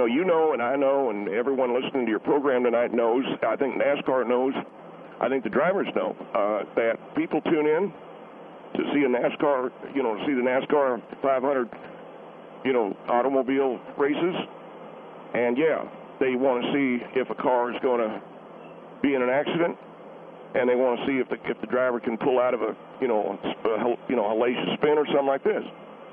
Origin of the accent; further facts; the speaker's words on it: the South, United States; moved away; I come from the South.